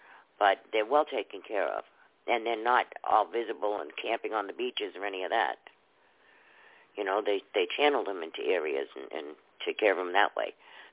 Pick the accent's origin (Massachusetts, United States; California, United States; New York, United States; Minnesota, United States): Massachusetts, United States; Boston; I come from Massachusetts, and Massachusetts is beautiful, too.